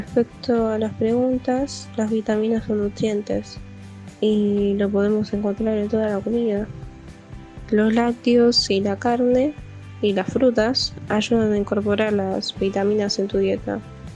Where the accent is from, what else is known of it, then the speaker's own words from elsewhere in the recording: Buenos Aires, Argentina; soy de Buenos Aires, voy en la Escuela Técnica número 5 en Lanús Este.